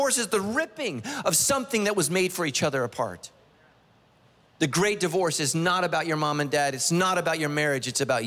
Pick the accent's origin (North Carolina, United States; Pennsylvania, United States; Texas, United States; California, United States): California, United States; Sacramento; I grew up in Sacramento. I thought it was the Sacramento River.